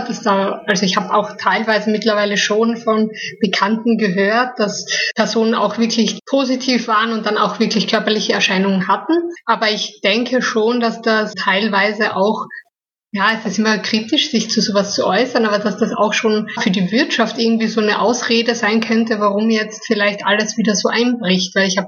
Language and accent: German; Styria, Austria; Ich hoffe, dass ich noch in meine Heimat kann, in die Steiermark.